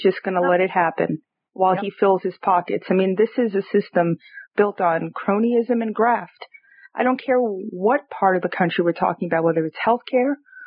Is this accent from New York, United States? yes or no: yes; Brooklyn, New York, United States; Well, see, I'm from Clinton Hill, so I don't know the other part of it.